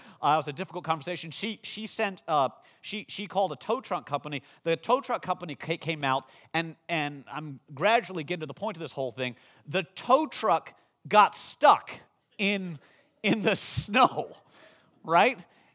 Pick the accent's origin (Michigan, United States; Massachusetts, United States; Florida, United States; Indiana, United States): Michigan, United States; now in Los Angeles, United States; I grew up in Michigan. I live in Los Angeles now, and I'm so soft.